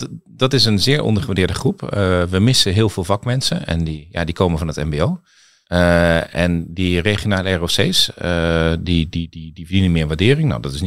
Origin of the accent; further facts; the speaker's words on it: The Hague, South Holland, Netherlands; born there; Ik kom uit Den Haag omdat ik er ooit geboren ben.